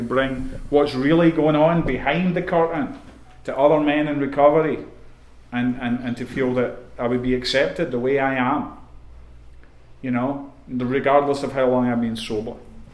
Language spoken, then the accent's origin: English; Scotland, United Kingdom; I grew up in Scotland. It rains there all the time.